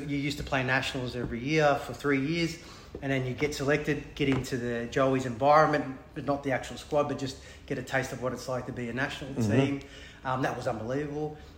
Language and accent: English; New South Wales, Australia; So, I mean, I was from the country.